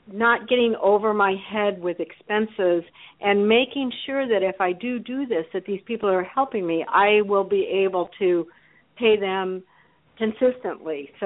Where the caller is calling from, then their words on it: San Diego, California, United States; I am from San Diego, California